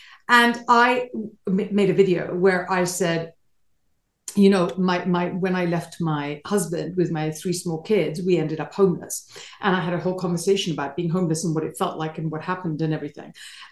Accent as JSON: {"language": "English", "country": "United Kingdom", "said": "I'm British."}